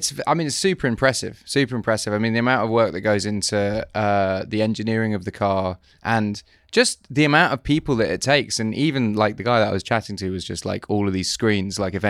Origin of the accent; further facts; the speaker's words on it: United Kingdom; But yeah, I think like being British, I always would like a British driver to win.